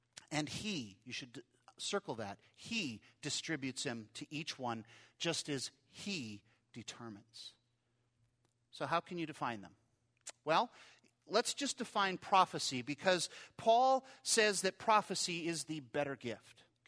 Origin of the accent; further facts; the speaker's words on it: Regina, Saskatchewan, Canada; See, when I was growing up in Regina, we drove by once the Canadian Bible College where I ended up going